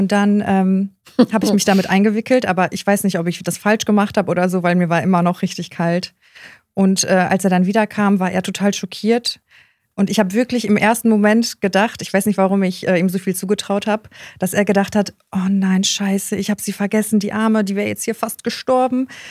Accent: North Rhine-Westphalia, Germany; Und wir kommen ja aus dem Sauerland.

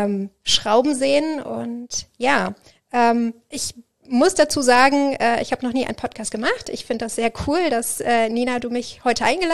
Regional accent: Düsseldorf, North Rhine-Westphalia, Germany; ich komme aus Düsseldorf eigentlich, habe dort Kommunikationsdesign studiert

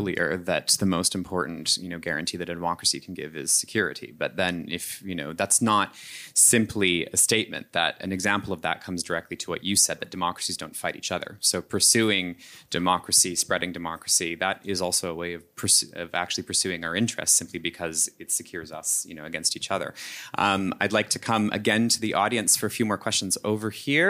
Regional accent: Canada; I'm from Canada

